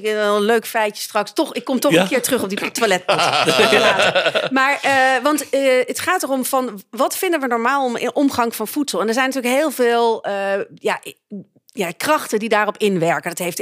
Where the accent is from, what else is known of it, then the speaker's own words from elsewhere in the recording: North Brabant, Netherlands; ik kom natuurlijk uit Brabant